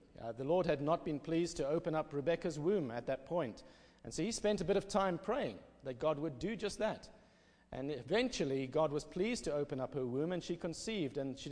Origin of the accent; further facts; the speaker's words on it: South Africa; It's really a delight and an honor for me to be here as a South African here at Belhaven.